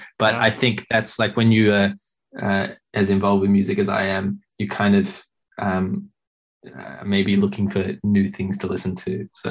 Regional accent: Sydney, New South Wales, Australia; from Sydney, Australia.

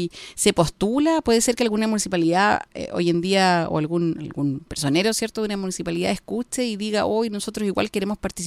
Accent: Concepción, Biobío, Chile; nosotros, por ejemplo, que somos de Concepción y que queremos ayudar a descentralizar

